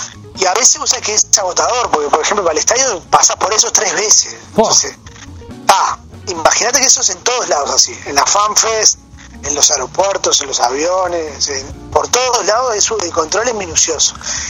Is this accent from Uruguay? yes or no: yes; Uruguay; Y yo creo que nosotros como uruguayos muchas veces eso no nos damos cuenta.